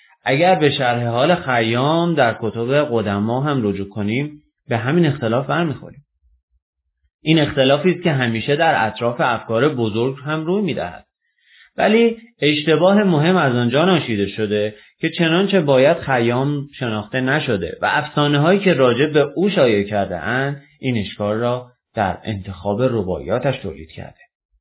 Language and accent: Persian; Iran; زمانی بود که فکر می‌کردم ما چون ایرانی هستیم نوشته‌های ما معمولی و ایرانی است.